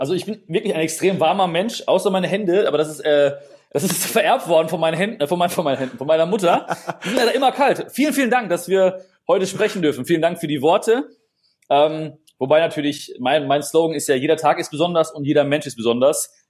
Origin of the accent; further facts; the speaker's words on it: North Rhine-Westphalia, Germany; Du siehst, ich komme nicht von hier, ne? Ich komme aus dem Ruhrpott.